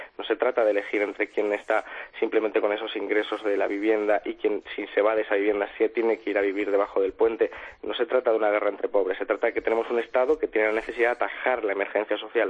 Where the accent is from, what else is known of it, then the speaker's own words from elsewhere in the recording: Málaga, Andalusia, Spain; Yo soy de Málaga